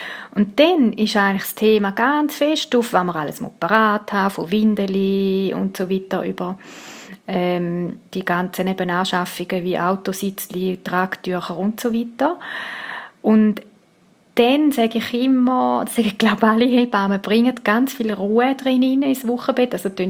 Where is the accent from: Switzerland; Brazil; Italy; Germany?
Switzerland; Und ich meine, die Läden haben offen bei uns in der Schweiz.